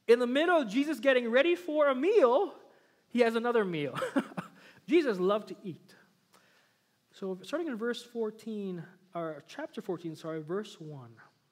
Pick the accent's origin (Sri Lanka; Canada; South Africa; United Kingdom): Canada; Kinsella, Alberta; When I was a teenager, I grew up in Kinsella, Alberta. Anybody know where Kinsella is? Okay, a few people. Only about 30 people live there.